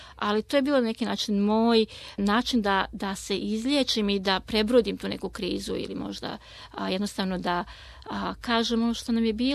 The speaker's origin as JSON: {"language": "Serbian", "country": "Serbia", "lives_now": "Australia", "said": "Mi smo, mislim, Srbi kao ljudi prilično otvoreni i volimo da pomognemo."}